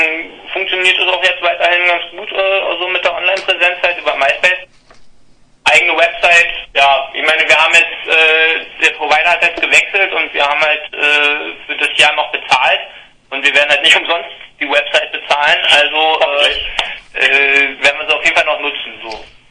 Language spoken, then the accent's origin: German; Berlin, Germany; Wir sind aus Berlin, ganz genau.